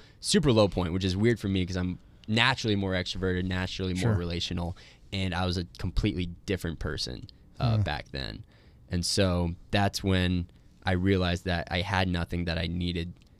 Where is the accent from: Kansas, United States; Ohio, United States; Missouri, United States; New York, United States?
Kansas, United States; Olathe; I grew up in Olathe, O-Town